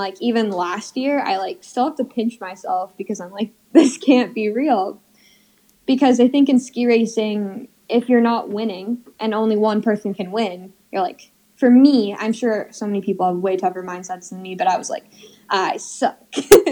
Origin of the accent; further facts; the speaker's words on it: Park City, Utah, United States; also born or lived in Seattle; I'm from Utah. I was born in Seattle, but moved to Park City when I was one. So I just didn't know anything else.